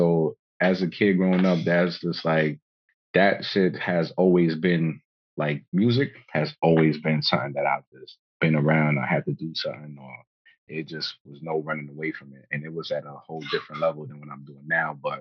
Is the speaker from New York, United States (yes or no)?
yes; Brooklyn, New York, United States; Born and raised in Brooklyn, New York. Born and raised.